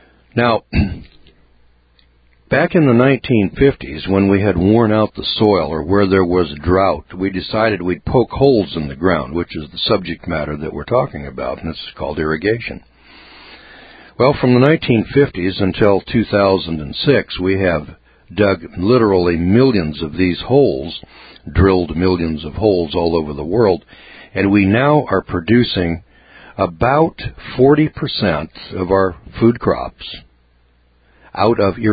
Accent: Rust Belt, United States; I'm an outsider, you know, I'm a snowbird from the Rust Belt

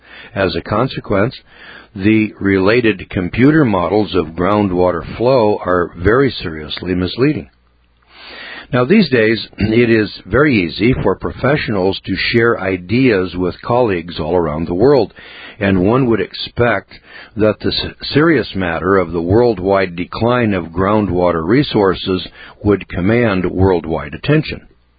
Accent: Rust Belt, United States; I'm an outsider, you know, I'm a snowbird from the Rust Belt

